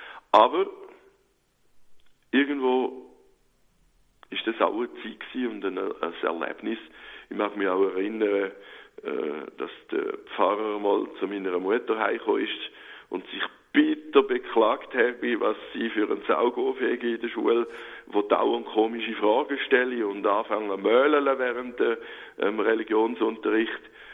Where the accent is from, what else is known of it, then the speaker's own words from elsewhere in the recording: Solothurn, Switzerland; also born or lived in Eastern Switzerland; Ich bin in der Ostschweiz geboren worden, wie man gut gehört an meinem Dialekt da. Bin aber dann schon in ganz frühen Jahren in der Gegend von Solothurn gekommen.